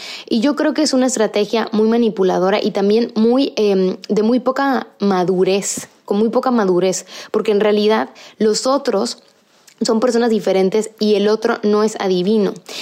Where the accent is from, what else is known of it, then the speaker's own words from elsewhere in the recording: Mexico; Yo, por ejemplo, que soy de México